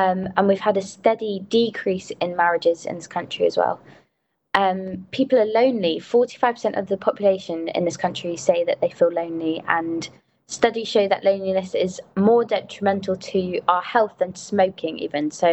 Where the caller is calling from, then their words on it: Medjugorje, Federation of Bosnia and Herzegovina, Bosnia & Herzegovina; I currently live in the Loreto community, and I'm calling in from Medjugorje today, actually, as well.